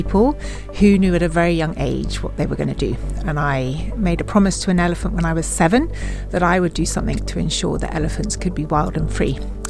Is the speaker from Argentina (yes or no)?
no; United Kingdom; And whilst I'm very British traditionally, I have been exposed to and therefore, I think, influenced by many different cultures.